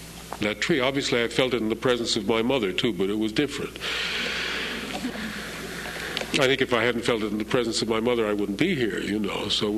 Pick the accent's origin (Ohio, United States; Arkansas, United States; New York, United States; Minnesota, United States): New York, United States; New York City; I was born in New York City. I grew up across the river from it.